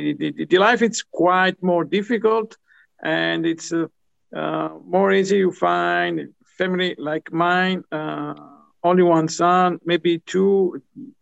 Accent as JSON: {"language": "English", "town": "Rome", "region": "Lazio", "country": "Italy", "tie": "born or raised there", "also_born_or_lived": "Naples", "second_language": "English", "moved": "as an adult", "lives_now": "Oklahoma, United States", "said": "I'm from Italy and I was born in Naples. I lived 20 years in Rome. And the past year, I moved to Oklahoma."}